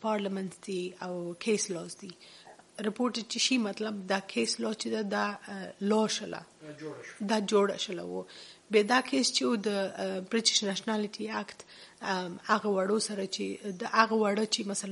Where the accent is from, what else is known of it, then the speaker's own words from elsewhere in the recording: Afghanistan; زه افغان یم مسلمان یم